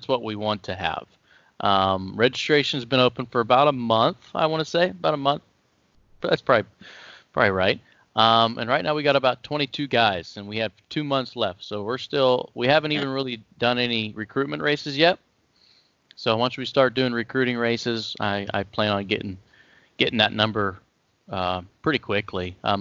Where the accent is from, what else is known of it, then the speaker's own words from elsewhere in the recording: Ohio, United States; Yeah. Yeah, that's where I'm from. I'm still here, born and raised in Ohio.